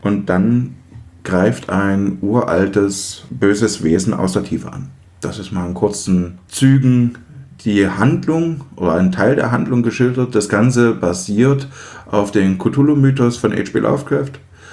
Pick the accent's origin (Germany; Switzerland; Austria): Germany; eastern Germany; denn ich komme ja aus dem Osten, und als die Wende kam, war ich 14